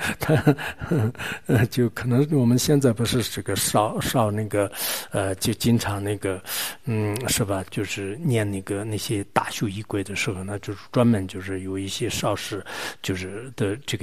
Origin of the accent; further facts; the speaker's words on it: Kham, China; 包括我们康区这边的话，那就是包括我的家乡的